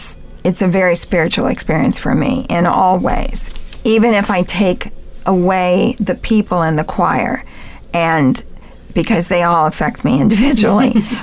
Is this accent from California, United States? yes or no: no; Wilmington, Ohio, United States; my parents had the foresight to start me off with piano lessons when I was six at the college in my hometown, which was Wilmington College.